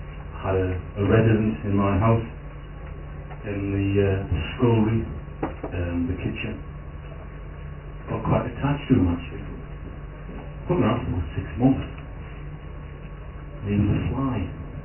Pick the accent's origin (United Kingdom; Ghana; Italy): United Kingdom; North East England; I'm from County Durham, Northern England, and I think that's why I feel at home in Cork.